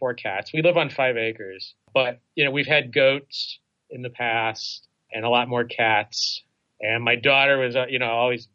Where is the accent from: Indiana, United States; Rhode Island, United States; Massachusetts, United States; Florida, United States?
Indiana, United States; And so I grew up in Indiana, you know, eating.